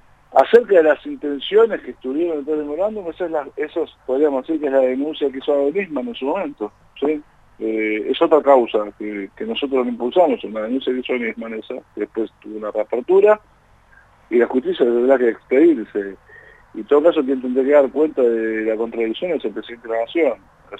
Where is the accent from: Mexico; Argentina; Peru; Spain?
Argentina; tanto el pueblo judío como los argentinos somos pueblos resilientes